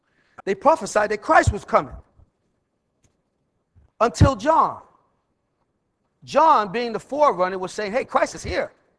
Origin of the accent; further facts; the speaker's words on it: New York, United States; The old, I'm from New York, so I say leaven.